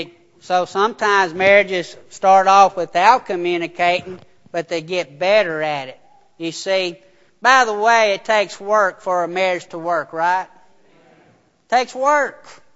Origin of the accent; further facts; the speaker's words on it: Nebo, Louisiana, United States; I grew up in Nebo. Well, you ain't done nothing. That's how we talk.